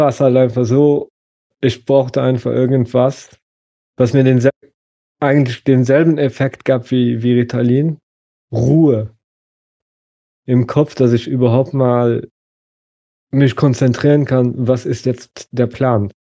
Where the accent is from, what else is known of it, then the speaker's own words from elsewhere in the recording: Luxembourg; now in Germany; seit 2018, seitdem ich ausgewandert bin aus Luxemburg, habe ich sehr, sehr, sehr viel Zeit alleine verbracht.